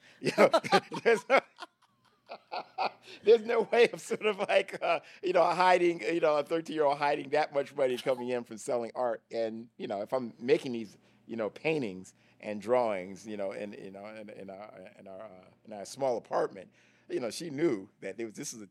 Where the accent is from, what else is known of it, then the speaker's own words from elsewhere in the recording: Bridgeport, Connecticut, United States; where I grew up in Bridgeport, in the projects. And, the landfill actually surrounded our projects.